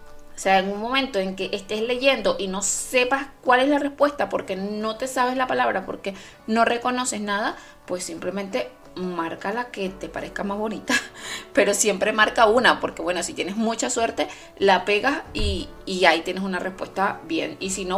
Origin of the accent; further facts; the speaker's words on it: Venezuela; en mi país natal, Venezuela, solo está la sucursal de Caracas